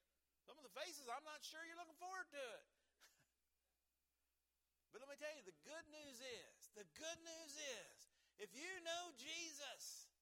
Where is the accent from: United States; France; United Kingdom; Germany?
United States; West Virginia; you got to keep in mind I'm from Southern West Virginia, and we're a little bit laid back in Southern West Virginia.